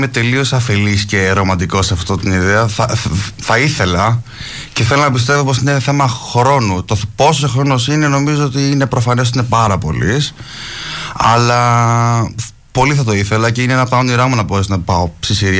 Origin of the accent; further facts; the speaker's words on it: Athens, Attica, Greece; Έχω μεγαλώσει στην Αθήνα και ζω στην Αθήνα κατά βάση.